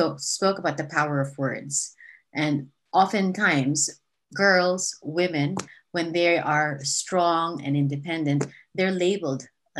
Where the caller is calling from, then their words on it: Switzerland; I'm coming from Switzerland